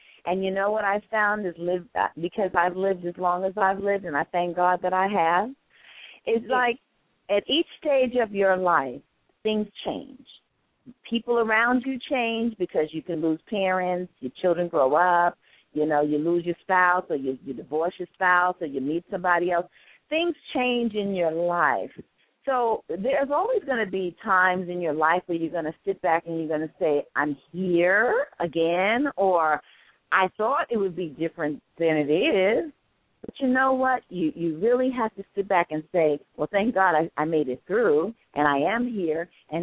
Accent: Brooklyn, New York, United States; I was from the Brownsville section of Brooklyn and in the Van Dyke Projects, and we lived on the 10th floor. And I remember, you know, growing up

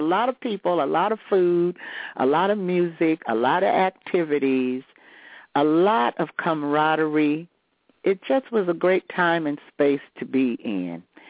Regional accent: Meridian, Mississippi, United States; when I was growing up in Meridian, Mississippi, with my grandmother, who was a very, very active woman in the community and who was a teacher.

